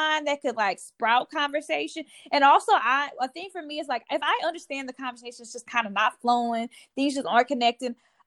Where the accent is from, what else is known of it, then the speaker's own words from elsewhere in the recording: Louisiana, United States; now in Atlanta, United States; Because every time I say like, oh, I'm not from Atlanta, I'm from here, it just opens up a discussion. Oh, so like, how is Louisiana?